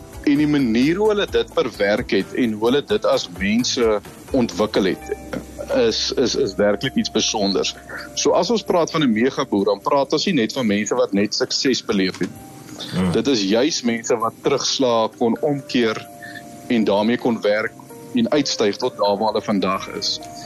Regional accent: Bloemfontein, Free State, South Africa; born there; Ek is gebore in Bloem, nee. So daar waar jy uitsaai, daar lê my wortels.

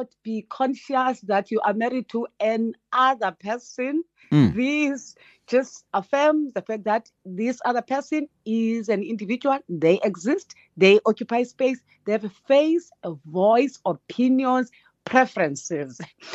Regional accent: Flagstaff, Eastern Cape, South Africa; I'm from the Eastern Cape, Flagstaff, brought up in the rural areas.

